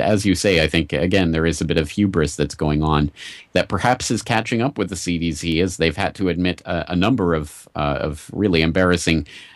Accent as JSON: {"language": "English", "country": "Canada", "moved": "yes", "lives_now": "Japan", "said": "I'm not American in the first place. I'm Canadian. And secondly, here I am in Japan where I've been for the last 10 years."}